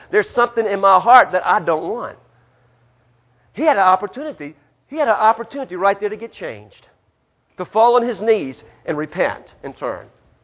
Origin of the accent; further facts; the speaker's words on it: New Orleans, Louisiana, United States; also born or lived in Houston; I'm a city boy. I was born and raised in New Orleans, Houston.